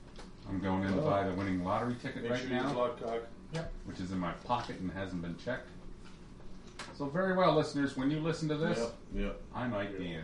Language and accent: English; Canada; Anyhow, Russia's up, and fuck the Clintons, and thank God I'm a Canadian.